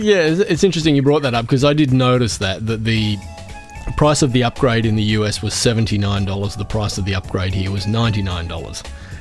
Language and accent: English; Australia; as an Australian citizen, I have to buy it through adobe.com.au. I can't go to the American store.